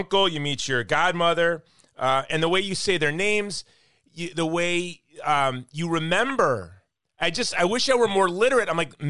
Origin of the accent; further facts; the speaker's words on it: Hawaii, United States; I was a Yahoo from Hawaii who met Senator Santorum, and he invited me to Osprey Point.